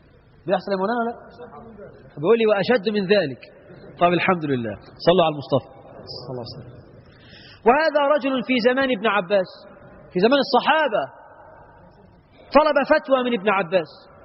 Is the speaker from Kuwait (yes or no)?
no; Egypt; لو بعض التجار عندنا في مصر يعمل ذكي يقول لك